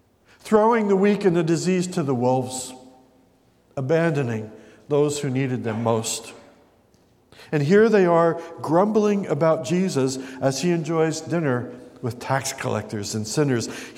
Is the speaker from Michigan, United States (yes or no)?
no; New Jersey, United States; You know, maybe because I'm from New Jersey, I know a little bit about sarcasm.